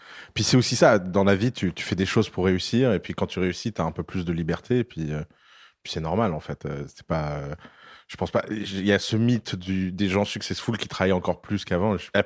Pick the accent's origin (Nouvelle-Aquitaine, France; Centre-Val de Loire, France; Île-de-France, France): Centre-Val de Loire, France; Tours; À Tours, j'ai grandi à Tours, ouais. C'est sur les bords de Loire